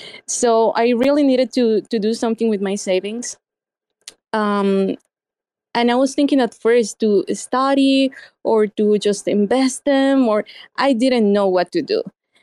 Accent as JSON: {"language": "English", "country": "Colombia", "second_language": "English", "moved": "as an adult", "said": "Basically, well, I'm originally from Colombia. I'm not from here. So I moved to the country like a year and a half ago permanently."}